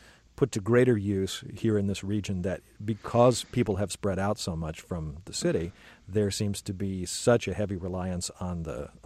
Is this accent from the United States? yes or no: yes; Illinois, United States; I grew up in Cook County and have occasion to be up there a couple of times a year at least because I still have family there.